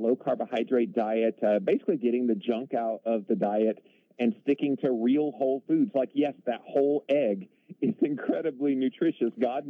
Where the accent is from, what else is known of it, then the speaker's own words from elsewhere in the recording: the South, United States; Although I'm not from Texas, I am from the southern United States. I'm in South Carolina.